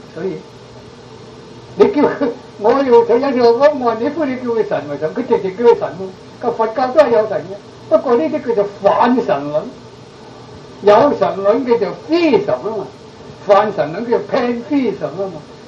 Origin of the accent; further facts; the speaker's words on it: China; 我中國人真聰明